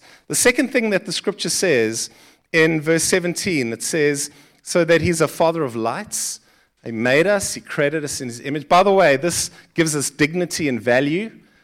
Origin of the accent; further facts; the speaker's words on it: Gqeberha, Eastern Cape, South Africa; We grew up in the Eastern Cape in Port Elizabeth and Gqeberha, I think they call it now, which means Gqeberha.